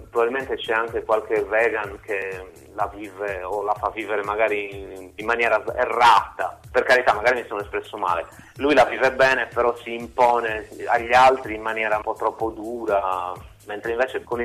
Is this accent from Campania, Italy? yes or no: no; Sassari, Sardinia, Italy; Sono di Sassari, vicino Sassari.